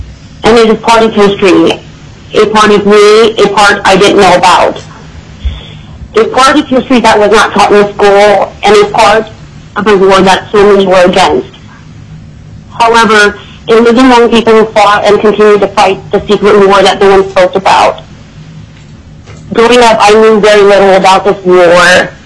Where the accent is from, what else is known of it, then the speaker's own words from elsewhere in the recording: United States; Now, I am an American, and if we are what we say we are, we provide liberty, freedom, and justice for all.